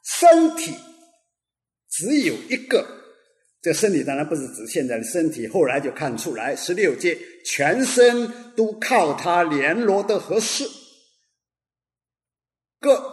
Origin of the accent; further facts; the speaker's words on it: Fujian, China; 你看，我是福建人